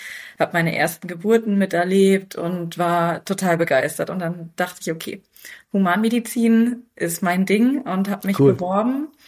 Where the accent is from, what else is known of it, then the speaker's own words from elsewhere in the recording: Saarland, Germany; born there; Also ich bin 30 Jahre, wohne im Saarland, bin auch geborene Saarländerin, habe in Köln studiert, bin nach dem Studium dann nochmal zurück